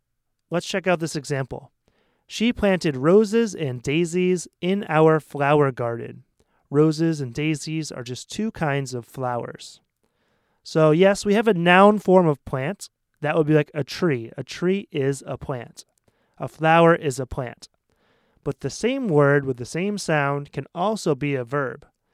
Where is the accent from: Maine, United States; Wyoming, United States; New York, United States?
Maine, United States; I come from Maine, a state in the Northeast US, and we have the most famous lobster in the world.